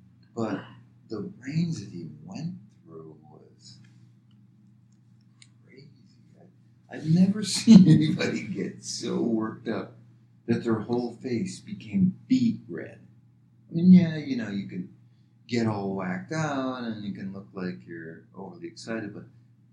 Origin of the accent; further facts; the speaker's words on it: the South, United States; all I have to remember is growing up in the South in the 50s.